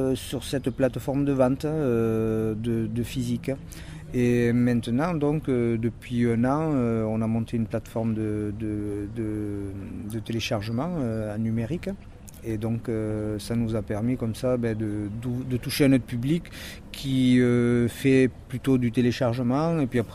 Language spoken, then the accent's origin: French; Toulouse, Occitanie, France; Voilà, on est de Toulouse